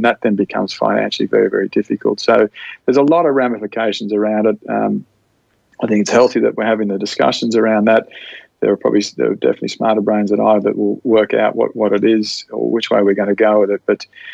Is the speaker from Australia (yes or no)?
yes; Australia; now in Ireland; And certainly as an Aussie back home, when you're down there, you think, geez, you know, it would make good sense to do it. Now that I'm living up here and coaching in Ireland